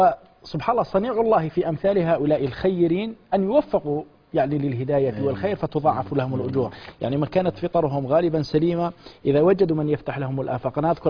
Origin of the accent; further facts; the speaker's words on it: Algeria; وكان عندنا في الجزائر